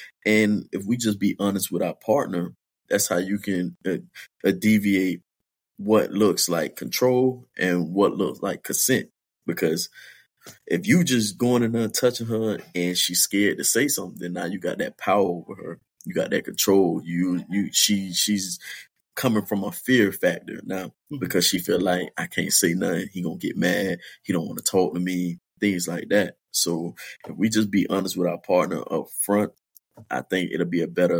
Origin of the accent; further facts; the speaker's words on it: Miami, Florida, United States; now in Indianapolis, United States; So pretty much I'm from Miami, Florida. I just came up to Indy since December.